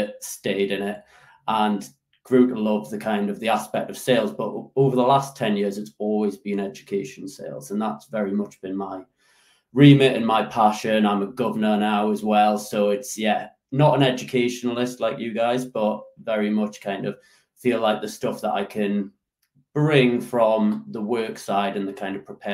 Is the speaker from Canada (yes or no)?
no; Newcastle, North East England, United Kingdom; now in Leeds, United Kingdom; I'm actually from Newcastle, so Northern, but I do live in Leeds. So still representing the Yorkshire side.